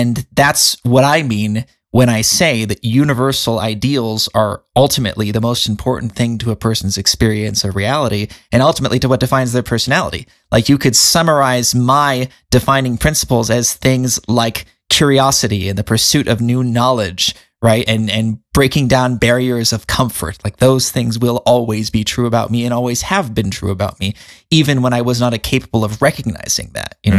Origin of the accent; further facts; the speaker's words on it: Encinitas, California, United States; I grew up in North San Diego County, a little paradisical beach town called Encinitas.